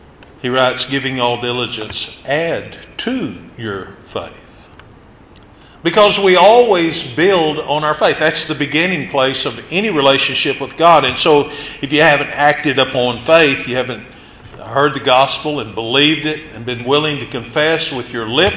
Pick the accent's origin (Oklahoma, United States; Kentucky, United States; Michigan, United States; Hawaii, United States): Oklahoma, United States; Hilton; moved away; also born or lived in Lafayette, Louisiana; Now, growing up in Hilton, Oklahoma, I never remember needing a map. In that area of the county, the roads went east and west and north and south. Now, in August of 91, I moved to Lafayette, Louisiana